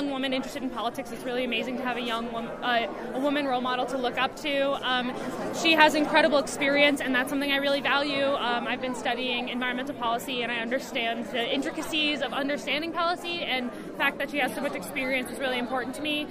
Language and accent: English; Denver, Colorado, United States; Denver, Colorado, born and raised.